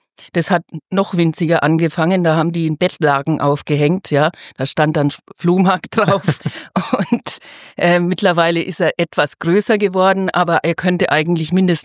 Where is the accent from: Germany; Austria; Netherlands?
Germany; Bamberg, Bavaria; Ich bin auch keine Münchnerin, wo eigentlich die Agentur herkommt und wo die Spielwiesen auch herkommt. Ja, sondern ich bin eine waschechte Fränkin, geboren in Bamberg.